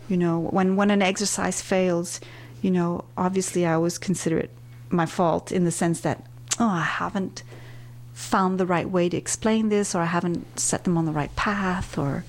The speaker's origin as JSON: {"language": "English", "region": "Lisbon", "country": "Portugal", "tie": "born or raised there", "said": "link up in a more permanent way with my hometown, Lisbon, in Portugal."}